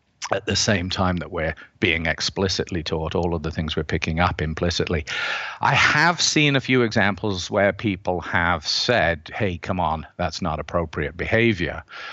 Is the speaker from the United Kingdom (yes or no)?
no; Canada; I don't work in it, but I have taken various electives, as every Canadian does at some point.